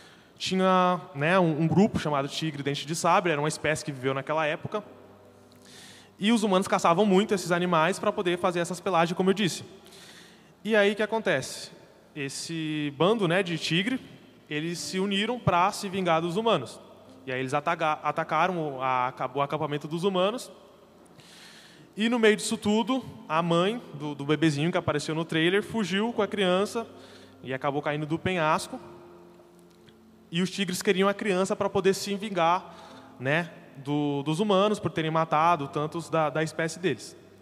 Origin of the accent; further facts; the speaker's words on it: São Sebastião, São Paulo, Brazil; now in Jacareí, Brazil; E vai fazer 2 anos agora em setembro que eu me mudei para Jacareí. Tá, a gente é lá de São Sebastião, a gente veio para cá por motivos de trabalho.